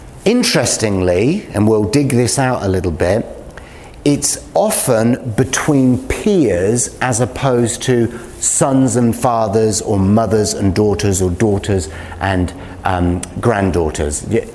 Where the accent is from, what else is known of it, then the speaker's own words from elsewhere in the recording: England, United Kingdom; I like that because I'm English.